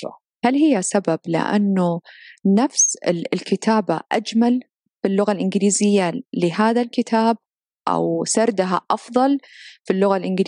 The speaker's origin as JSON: {"language": "Arabic", "country": "Saudi Arabia", "said": "وما كنت أدري أنا كسعودية وعايشة في هذا البلد أنه في الأحساء عندنا هذه المزارع"}